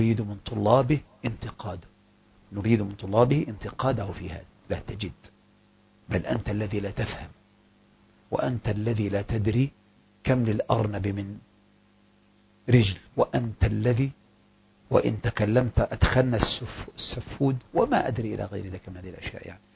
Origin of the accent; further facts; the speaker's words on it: Egypt; بل هي من أشد الأحزاب عندنا في مصر تعصبا.